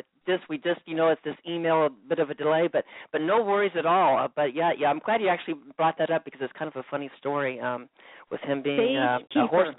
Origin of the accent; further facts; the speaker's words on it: Colorado, United States; moved away as an adult; also born or lived in Wyoming; now in Nashville, United States; But I grew up in Colorado and Wyoming. I'm used to camping and fishing out there every summer, and then after college, I moved to Nashville, Tennessee